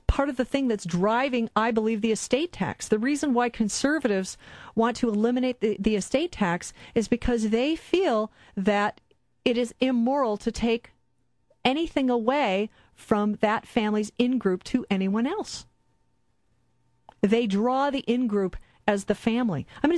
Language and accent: English; Midwest, United States; I grew up in the Midwest. I grew up very, very far from any oceans.